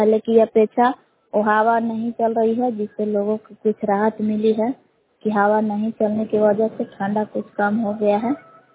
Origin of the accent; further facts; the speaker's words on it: Bilas, Bihar, India; ग्राम बिलास जिला कैमूर भभुआ के निवासी हूँ।